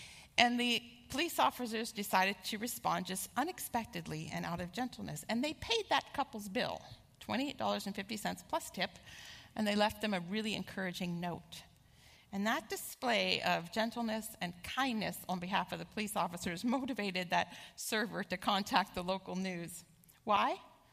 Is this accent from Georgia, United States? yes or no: no; Pennsylvania, United States; I'm from Pennsylvania, in case you're new.